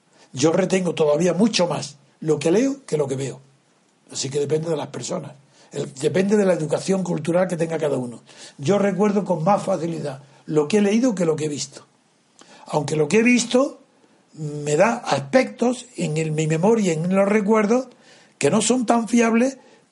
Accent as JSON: {"language": "Spanish", "town": "Alhama", "region": "Andalusia", "country": "Spain", "tie": "born there", "also_born_or_lived": "Órgiva", "said": "Mi padre era de Órgiva, mi madre de Órgiva. Yo, pues, todos mis ascendientes son de Órgiva, de la Alpujarra, pero nací en Alhama."}